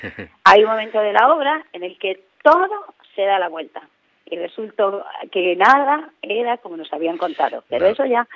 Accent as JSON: {"language": "Spanish", "town": "Oleiros", "region": "Galicia", "country": "Spain", "said": "Porque además nosotros somos de Oleiros, todos"}